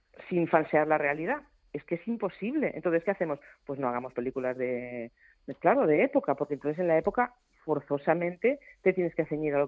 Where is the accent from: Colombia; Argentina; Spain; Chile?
Spain; Catalonia; yo insisto siempre en ponerme como catalana